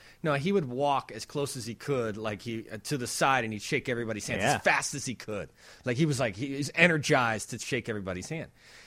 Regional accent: Wonder Lake, Illinois, United States; But if you live in the suburbs, I growing up in Wonder Lake, we had a freestanding mailbox.

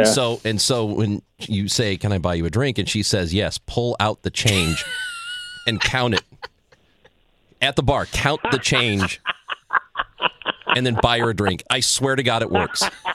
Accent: Granite City, Illinois, United States; No, I'm from Granite City.

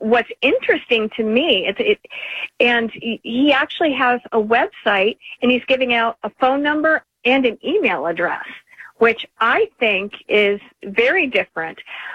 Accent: Arizona, United States; matches my home state of Arizona, which has had universal public and private school choice for decades.

